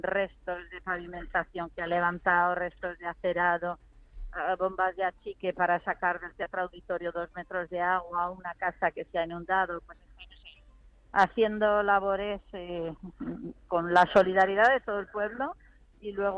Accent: Guadamur, Castilla-La Mancha, Spain; Guadamur es un pueblo muy bonito, un pueblo con un castillo, con un yacimiento visigodo, el tesoro de Guarrazar que se encontró aquí

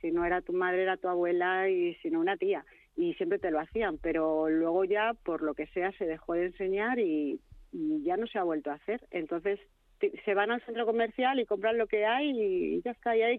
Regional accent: Community of Madrid, Spain; que nos gusta a todos los que somos madrileños reivindicar lo nuestro

